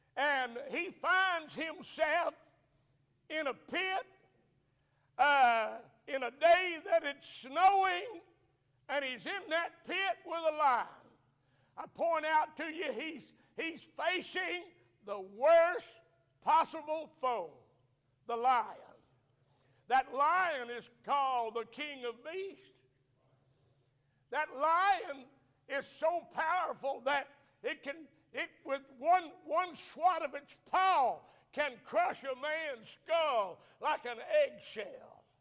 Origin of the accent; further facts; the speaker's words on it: Alabama, United States; I was raised in Northeast Alabama. All the preachers in that area where I was raised were all millennialists.